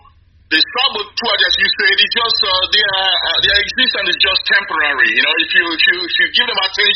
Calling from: Tyler, Texas, United States; I'm from MPC and I'm calling from Tyler, Texas.

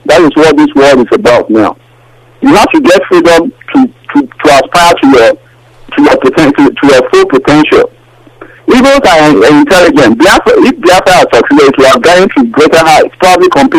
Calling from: Toronto, Ontario, Canada; I'm calling from Canada.

